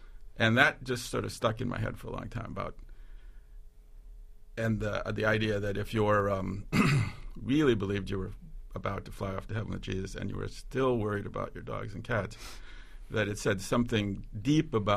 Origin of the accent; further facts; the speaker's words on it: Dubuque, Iowa, United States; But I grew up in the Midwest in Dubuque, Iowa